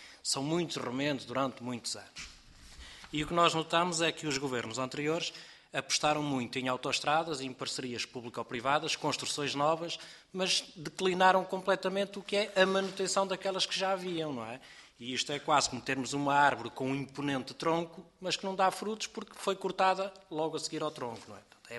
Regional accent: Cinfães, Norte, Portugal; conheço mais ou menos, porque sou de Sinfães, portanto sei o que é que é os problemas do interior

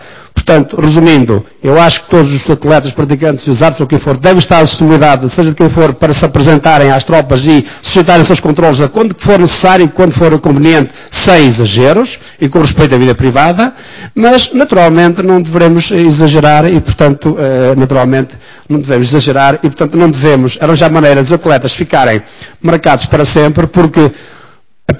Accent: Portugal; antes de ser europeu, antes de ser da União Europeia, antes de ser suíço, sou português

